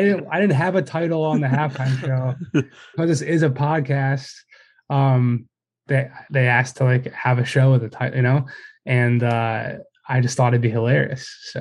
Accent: Philadelphia, Pennsylvania, United States; So the book came about being that I'm from Philly originally.

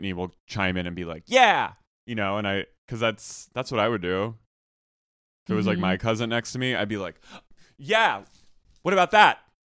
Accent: Ireland; because I'm Irish

